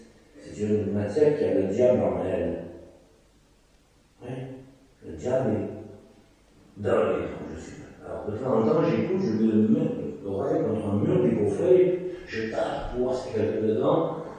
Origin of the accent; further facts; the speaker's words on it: Port-Saint-Louis-du-Rhône, Provence-Alpes-Côte d'Azur, France; moi je suis originaire de Camargue, le cœur de la Camargue, pour Saint-Louis-du-Rhône.